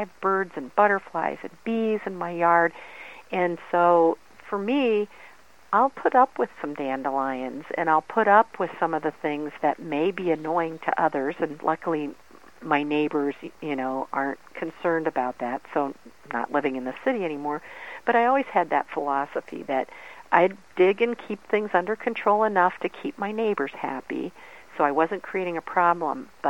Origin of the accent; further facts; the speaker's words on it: Ohio, United States; I grew up in Ohio and get to travel around.